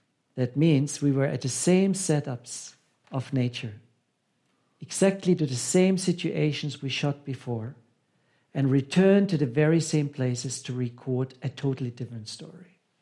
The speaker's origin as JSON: {"language": "English", "country": "South Africa", "said": "I said, you know, as a South African, it is cold."}